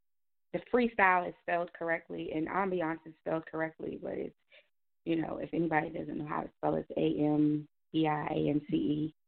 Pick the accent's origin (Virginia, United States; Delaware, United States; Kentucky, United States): Virginia, United States; now in Richmond, United States; I'm from Northumberland County, Virginia, and okay. I now live in Richmond, Virginia.